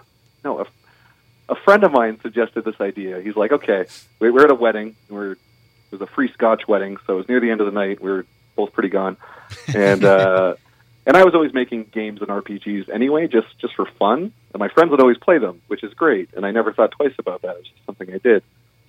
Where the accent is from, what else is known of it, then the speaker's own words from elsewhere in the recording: Ontario, Canada; I never lived there, but I was raised by Newfoundlanders in Ontario.